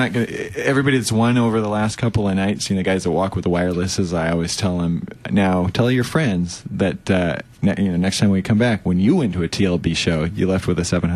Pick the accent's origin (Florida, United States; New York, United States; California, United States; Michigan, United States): California, United States; Los Angeles; born there; But I was born there, and so I feel like I can say whatever I want.